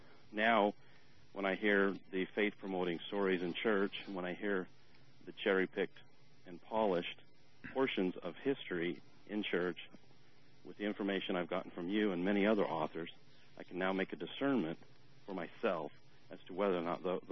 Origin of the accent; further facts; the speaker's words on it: Utah, United States; moved away; I was born and raised in Utah. I no longer live there. The both my wife and I were raised in the Mormon Church